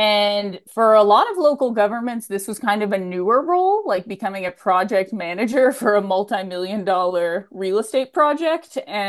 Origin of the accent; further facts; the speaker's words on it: Midwest, United States; I'm from the Midwest as well